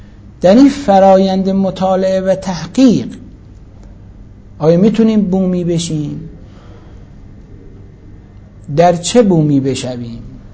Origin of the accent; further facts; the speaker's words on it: Iran; من مسلمانم ایرانی هستم